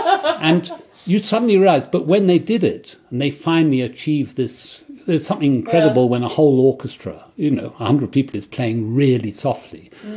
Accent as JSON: {"language": "English", "region": "South East England", "country": "United Kingdom", "tie": "born or raised there", "said": "I grew up in Kent. And I went to concerts when I studied in London"}